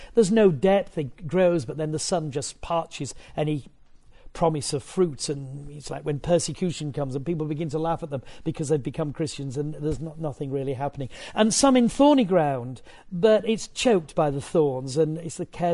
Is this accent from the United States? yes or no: no; Yorkshire and the Humber, United Kingdom; and it costs 50p to park there, and I am a Yorkshireman.